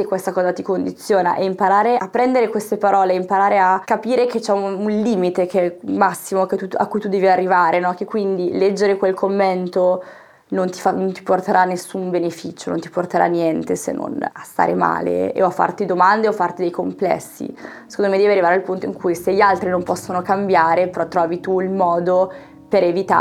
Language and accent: Italian; Lombardy, Italy; born there; perché sono nata in Lombardia